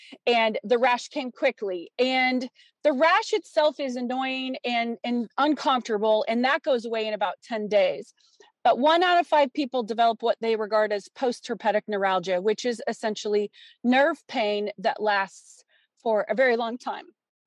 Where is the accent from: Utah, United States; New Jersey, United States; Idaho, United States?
Idaho, United States; moved away as an adult; In August of 2017, I moved from Colorado to Colorado from Idaho. And Idaho had been my hometown for 50 years.